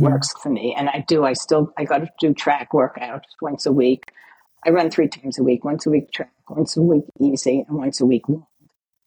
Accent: New York, United States; screaming and the support and the energy in New York was so much. And I guess also because it was my hometown, you know, and it meant a lot.

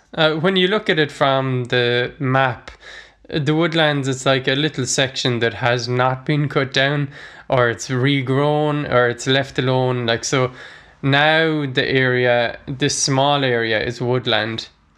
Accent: Ennis, Munster, Ireland; now in Limerick, Ireland; So it's about halfway between Ennis, where I grew up, and Limerick, where I live.

